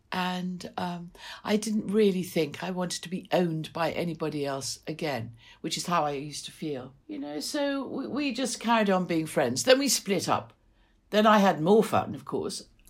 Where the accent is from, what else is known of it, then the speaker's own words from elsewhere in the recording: Kenya; Yeah, I grew up in Kenya. My parents went out there when I was about 3 or 4.